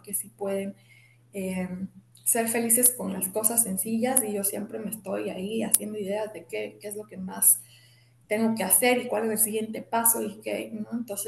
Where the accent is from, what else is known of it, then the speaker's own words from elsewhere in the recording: Ecuador; also born or lived in Spain; regreso a mi país, yo soy de Ecuador y comienzo a trabajar en una firma reconocida internacionalmente